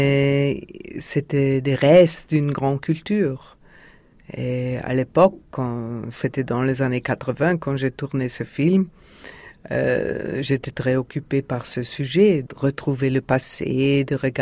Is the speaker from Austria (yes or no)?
yes; Vienna, Austria; Bon, je suis née à Vienne dans les années 50. Je dois dire que c'était pas très marrant de grandir dans cette ville d'après-guerre.